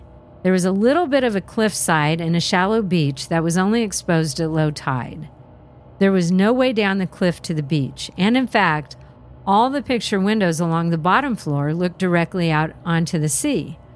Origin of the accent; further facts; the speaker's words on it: California, United States; We grew up in Northern California among the redwoods and right on the coast.